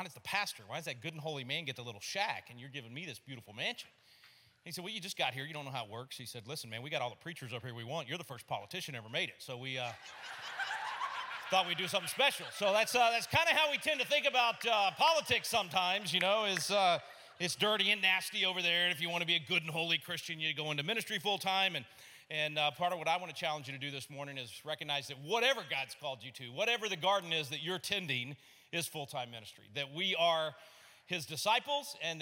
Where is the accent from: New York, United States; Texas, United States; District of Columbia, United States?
Texas, United States; Austin; This might make you nervous since I'm from Austin, Texas